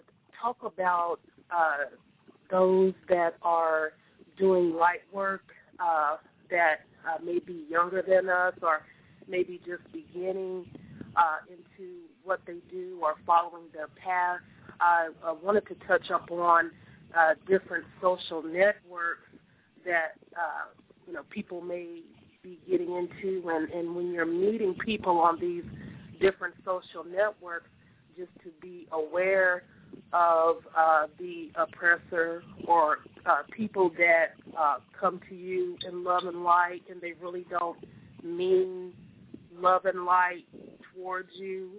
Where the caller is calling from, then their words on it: Oklahoma, United States; I'm calling from Oklahoma.